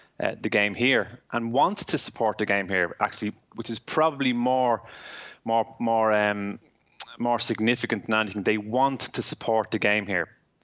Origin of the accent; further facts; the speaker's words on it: Ireland; You know, as Irish people, we're trying to survive this crisis together.